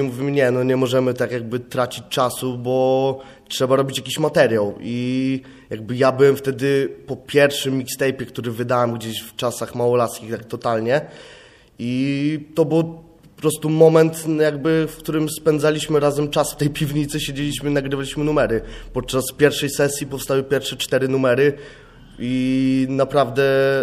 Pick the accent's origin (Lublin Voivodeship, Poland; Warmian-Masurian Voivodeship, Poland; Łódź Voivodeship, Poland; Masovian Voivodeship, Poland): Warmian-Masurian Voivodeship, Poland; a jakby jestem z Mazur, więc ten klimat jest mniej więcej bardzo podobny.